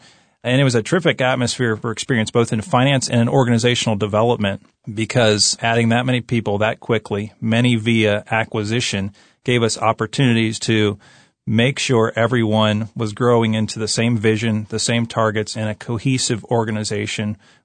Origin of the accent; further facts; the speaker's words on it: Annapolis, Maryland, United States; now in Lancaster County, United States; I grew up in the Annapolis, Maryland area.